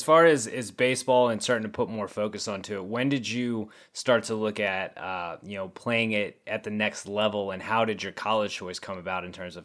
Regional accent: Texas, United States; I grew up in Texas, not really sure what baseball culture is like in a lot of other states.

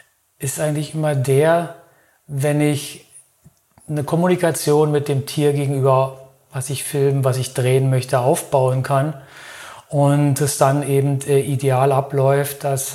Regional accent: Berlin, Germany; now in Lörrach, Germany; Ich bin innerhalb von Lörrach umgezogen. Das ist ja hier in der Nähe von Basel. Ich komme eigentlich aus Berlin, aber meine Partnerin, die arbeitet in Basel und wir leben hier in Lörrach und sind innerhalb der Stadt umgezogen.

